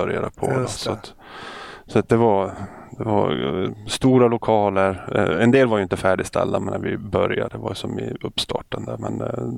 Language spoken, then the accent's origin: Swedish; Övertorneå, Norrbotten County, Sweden; Jag är uppväxt i Norrbotten och en ort som heter Övertorne.